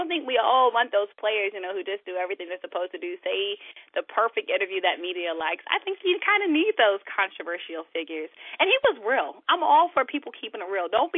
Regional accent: Maryland, United States; of course, I'm in Maryland. I'm from Maryland. I grew up with number 52.

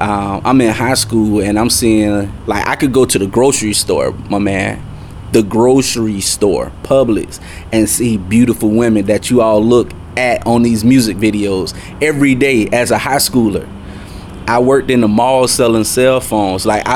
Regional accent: Tallahassee, Florida, United States; I'm from Tallahassee, Florida.

